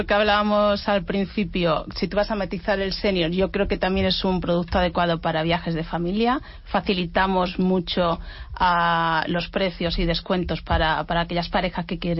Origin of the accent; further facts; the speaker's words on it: Extremadura, Spain; Ya sabes que además soy extremeña